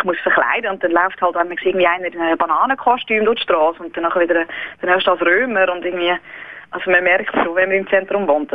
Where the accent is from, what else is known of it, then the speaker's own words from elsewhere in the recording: Lucerne, Switzerland; ich bin in Luzern aufgewachsen, am Fuß von der Alpen